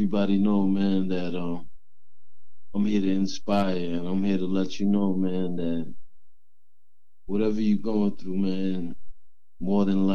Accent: New York City, New York, United States; I'm born and raised in New York City.

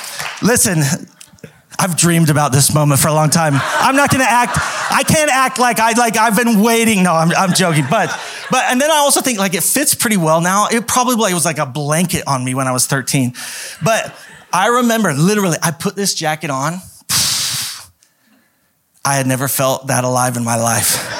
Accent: Idaho Falls, Idaho, United States; growing up in Idaho Falls, it was like a caste system of popular, unpopular cliques.

